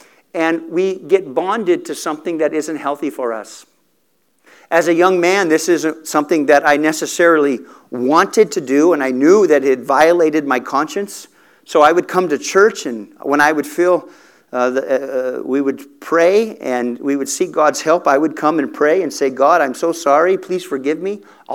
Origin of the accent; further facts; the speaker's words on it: Salinas, California, United States; born there; And I was born in Salinas, California, up in Northern California in the Monterey Bay area.